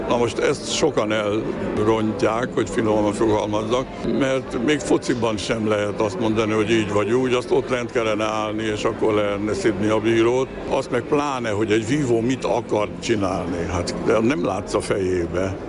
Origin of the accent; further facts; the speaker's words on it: Dunapataj, Bács-Kiskun, Hungary; also born or lived in Budapest; De ilyen értelemben én dunapatai vagyok, paraszt gyerek, mert a nagyszüleimmel ott nőttem föl végső soron. Pesten is jártam ugyan iskolába, de ott is jártam iskolába, általános iskolába. A Szelédi tó mellett volt a tanyánk.